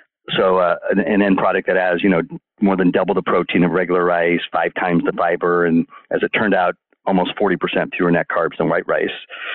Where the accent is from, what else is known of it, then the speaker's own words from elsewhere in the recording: California, United States; So growing up in the East Bay, my family was in the antique business